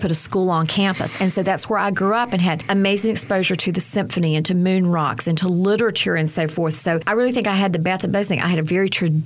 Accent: North Carolina, United States; I grew up in Watauga County. Near Boone, and my family moved to town, left the farm, came to town for factory jobs so that I could go to school.

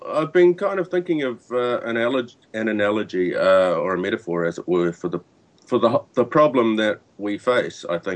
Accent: New Zealand; born there; Well, first thing to say is I'm not actually from Australia. I'm a New Zealander by birth.

